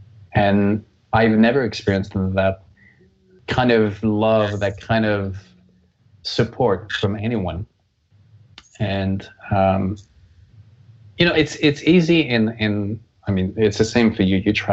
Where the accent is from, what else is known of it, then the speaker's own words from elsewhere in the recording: Canada; now in United States; I've been living in the States. I lived in the States for about 20 years. I'm Canadian. But I lived in the States for 20 years